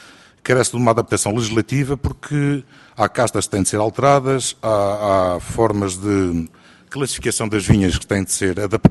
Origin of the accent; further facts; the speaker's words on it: Norte, Portugal; born there; Mas é que eu vivo este assunto que nasci no Douro.